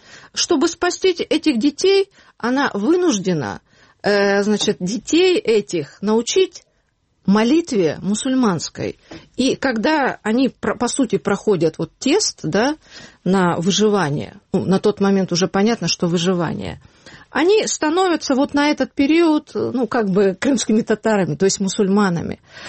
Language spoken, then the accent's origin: Russian; Crimea, Ukraine; А я, ну, из Крыма, да.